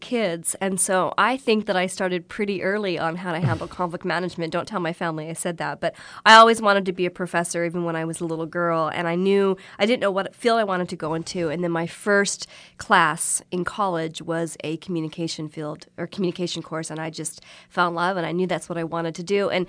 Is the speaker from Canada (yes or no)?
yes; Canada; Yes, I'm from Canada. I was born and raised.